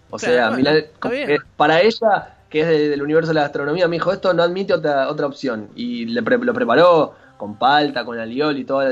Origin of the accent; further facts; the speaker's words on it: Del Viso, Buenos Aires Province, Argentina; yo crecí en Delviso, que es una ciudad que está como a 50 kilómetros de Capital Federal, que si bien es cerca, también fue una vida como muy distinta a la que llevás en Buenos Aires.